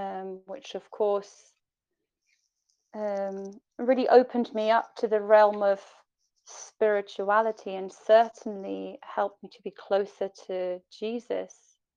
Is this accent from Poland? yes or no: yes; Poland; English is a second language; I was born in Poland, and Poland at the time was quite a tricky time. And so as a young child growing up in Poland, things were a little bit sticky and a little bit uncertain.